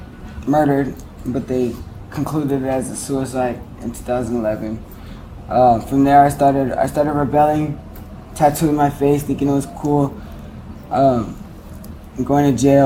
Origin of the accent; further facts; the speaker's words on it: Agoura Hills, California, United States; I'm from Agoura Hills.